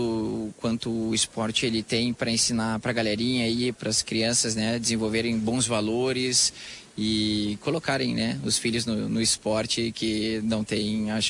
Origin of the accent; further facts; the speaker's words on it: Porto Alegre, Rio Grande do Sul, Brazil; Bom dia aos ouvintes, sou de Porto Alegre, sim.